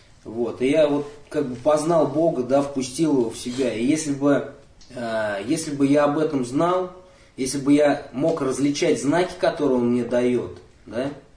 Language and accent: Russian; Moscow, Russia; Да, я из Москвы.